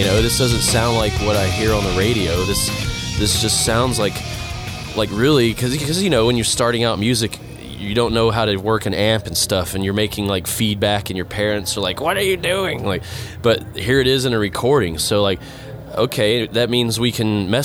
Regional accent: Beaumont, Texas, United States; I grew up in Beaumont, Texas, and I mean, you didn't have, like, any music scene

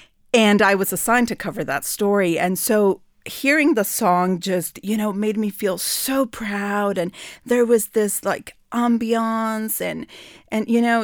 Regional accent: Mexico City, Mexico; I am not even from Texas. I am from Mexico City, and I did not go to the University of Texas.

